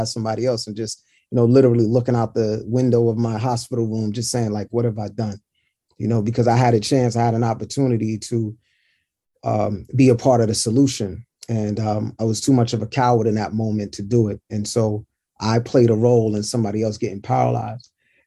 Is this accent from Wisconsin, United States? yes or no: no; Brooklyn, New York, United States; I was the only child. And so, you know, growing up in Brooklyn, being dark-skinned or being intelligent, there were a lot of things you got just picked on, you know, picked about.